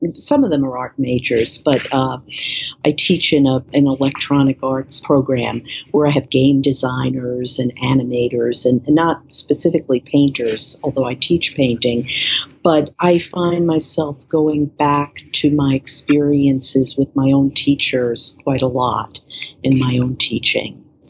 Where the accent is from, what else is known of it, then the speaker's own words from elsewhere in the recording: New York City, New York, United States; I grew up in New York City.